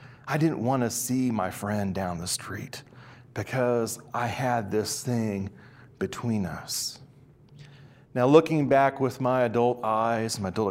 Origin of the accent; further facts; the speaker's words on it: Kansas, United States; growing up on the edge of my hometown in Kansas.